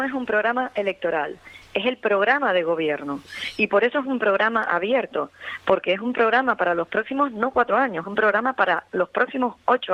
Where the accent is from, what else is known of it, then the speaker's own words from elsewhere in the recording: Puerto de la Cruz, Canary Islands, Spain; Tú sabes que yo me crié en el Puerto de la Cruz, era cosmopolita, vanguardista